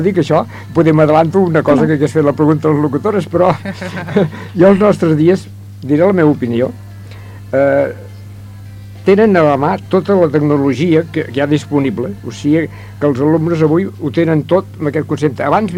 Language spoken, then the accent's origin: Catalan; Catalonia, Spain; No, sóc de Sant Jaume Sesrovires.